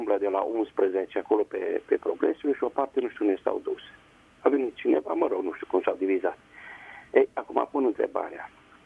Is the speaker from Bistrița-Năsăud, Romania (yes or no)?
yes; Rodna, Bistrița-Năsăud, Romania; born there; now in Baia Mare, Romania; Din Baia Mare sunt, locuiesc acum, dar m-am născut la Rodna, Bisană, Săud. Și de mic, fiind romano-catolic